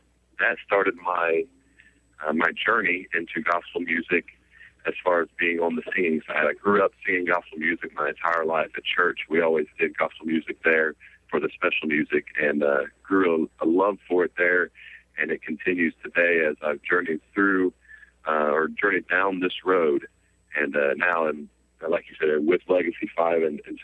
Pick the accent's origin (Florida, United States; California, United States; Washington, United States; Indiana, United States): Indiana, United States; Muncie; Man, I originally am from Muncie, Indiana